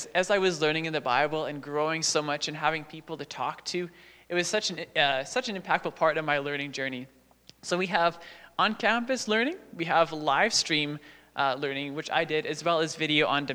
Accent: Winkler, Manitoba, Canada; I'm originally actually from Winkler, Manitoba. So a small little, yeah. So this little Mennonite town, you bet, Ovayo. Yeah, so I grew up there.

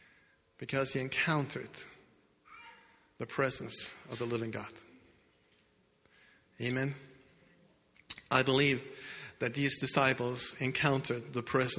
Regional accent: Denmark; growing up in Denmark, I thought I found the truth

